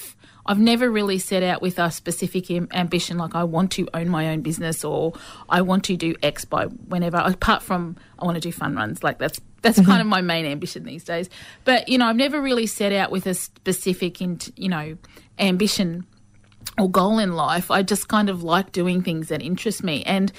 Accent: Brisbane, Queensland, Australia; I was born and raised in Brisbane. My mob are from northern New South Wales. We're a big Southsea Islander Aboriginal family. But yeah, Brisbane is my home and it has been for, oh my gosh, 52 years.

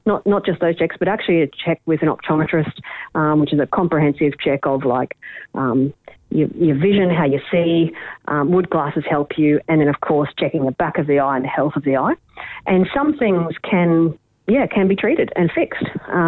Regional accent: Rockhampton, Queensland, Australia; born there; now in Brisbane, Australia; I was born in Rocky on Dirumbal country up there, and I moved down to Brisbane about 95.

